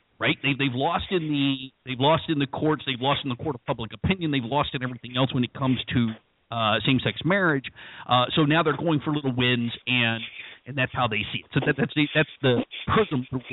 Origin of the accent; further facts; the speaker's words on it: the South, United States; Now, I grew up down in the South, okay, so I remember the Woolworths and the whatever down there that you couldn't sit at the counter and whatever else if you were black.